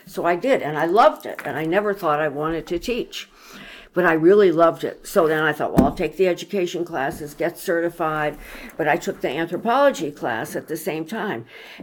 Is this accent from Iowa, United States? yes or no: no; Washington, District of Columbia, United States; Growing up in Washington, D.C. is interesting, you know, because it's so cosmopolitan.